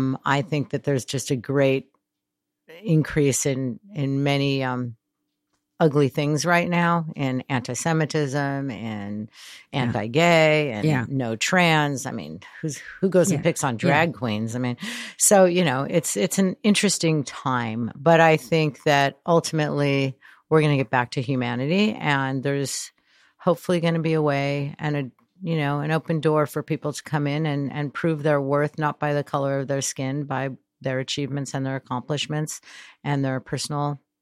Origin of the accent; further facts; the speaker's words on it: United States; I was wondering because I felt like being an American girl watching that go down